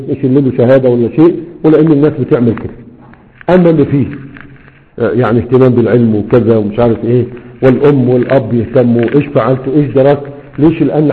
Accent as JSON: {"language": "Arabic", "country": "Egypt", "said": "وده ما زال الى حد ما موجود عندنا في مصر"}